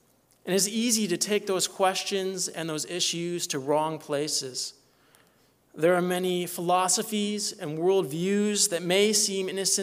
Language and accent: English; Canada; As a Canadian in Washington, just visiting